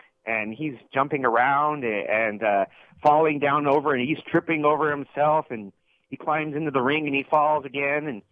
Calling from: Las Vegas, Nevada, United States; in Las Vegas.

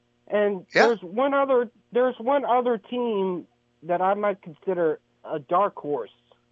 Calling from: Texas, United States; I'm actually near Houston, but I am a Longhorn fan.

